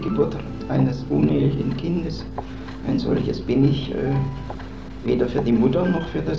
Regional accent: Stuttgart, Baden-Württemberg, Germany; born there; Ja, ich bin in Stuttgart geboren. Und im Jahre 1908 war natürlich die Geburt eines unehelichen Kindes.

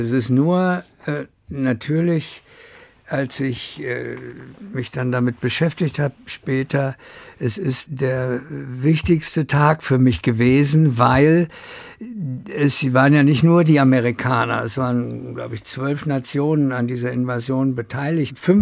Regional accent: Międzyrzecz, Lubusz Voivodeship, Poland; born there; ich bin da geboren und ich werde im Pass geführt bis heute als geboren in Meseritz in Brandenburg. Und Meseritz gehört heute zu Polen.

